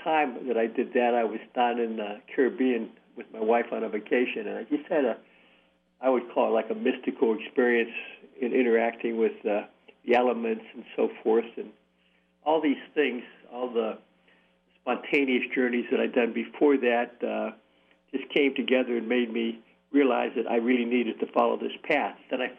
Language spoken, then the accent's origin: English; Midwest, United States; I guess, a traditional guy growing up in the Midwest